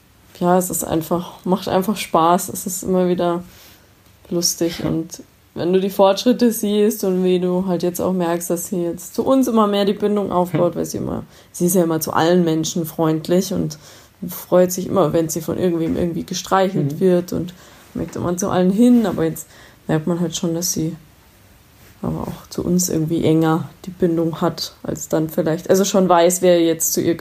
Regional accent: Romania; Statt jetzt als bei uns in Rumänien, da in der Tötung, wo sie dann mit kaltem Wasser totgespritzt werden oder irgendwas.

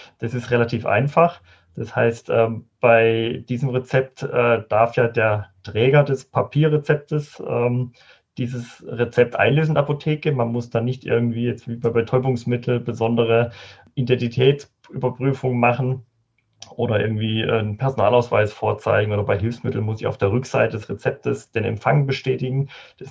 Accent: Germany; Da sind wir Deutschen natürlich immer sehr, sehr detailverliebt.

